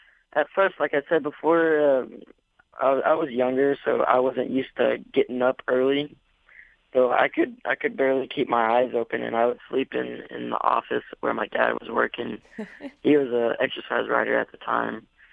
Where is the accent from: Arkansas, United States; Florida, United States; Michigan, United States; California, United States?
Arkansas, United States; Hot Springs; I grew up in Hot Springs, Arkansas, going to school there. I went to Lake Hamilton High School in Hot Springs, Arkansas, and lived with my mom.